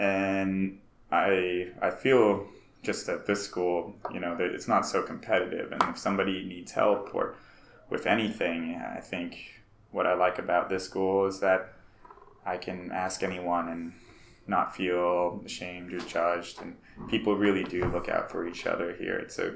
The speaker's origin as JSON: {"language": "English", "region": "Colorado", "country": "United States", "said": "I am from Colorado, so I do like South Park, but I haven't seen many of the new episodes."}